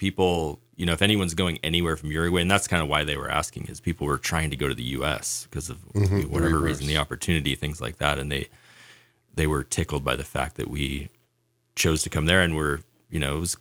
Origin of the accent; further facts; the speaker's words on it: Oregon, United States; I mean, I grew up on the Oregon coast, so it was like very comfortable.